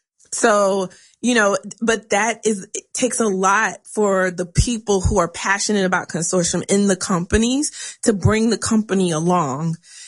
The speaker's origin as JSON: {"language": "English", "region": "Texas", "country": "United States", "said": "I'm from Texas, so that made it a lot easier."}